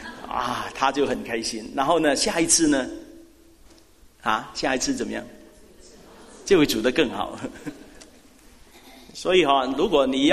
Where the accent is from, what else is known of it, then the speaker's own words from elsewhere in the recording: China; 我觉得我们中国人呢，实在这一方面要学。